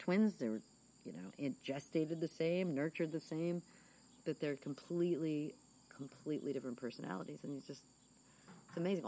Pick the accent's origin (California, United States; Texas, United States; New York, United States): New York, United States; Like because I grew up in New York.